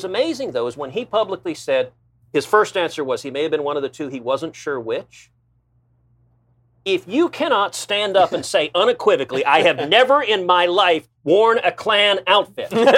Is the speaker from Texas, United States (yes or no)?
yes; Houston, Texas, United States; Now, I got to say, look, I grew up in Houston. But blackface wasn't a thing down there.